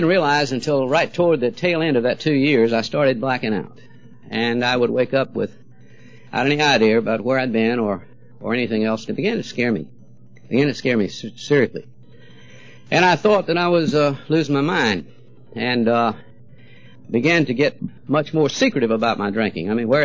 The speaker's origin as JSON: {"language": "English", "town": "Savannah", "region": "Georgia", "country": "United States", "said": "from Savannah, Georgia. I'd like to meet you. Going to be in town.\""}